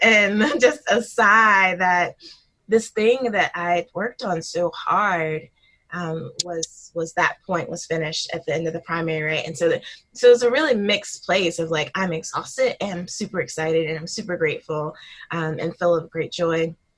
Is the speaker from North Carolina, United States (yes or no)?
no; South Carolina, United States; I think because I was a Black girl growing up in South Carolina, mm-hmm.